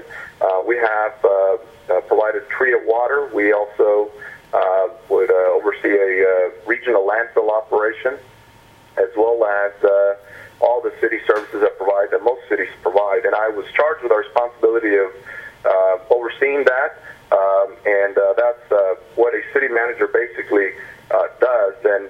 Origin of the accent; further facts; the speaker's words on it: Port Isabel, Texas, United States; Now, of course, I grew up in South Texas. I was raised in Port Isabel, graduated high school there.